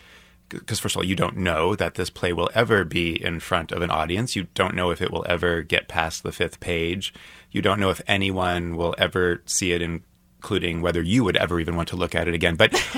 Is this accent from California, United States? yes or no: no; Kansas City, Missouri, United States; also born or lived in New York; and I grew up in Kansas City, but I was in New York for about 12 years.